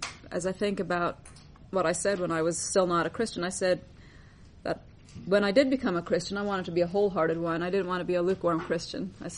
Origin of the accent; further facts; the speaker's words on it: Oklahoma, United States; I'm from Oklahoma.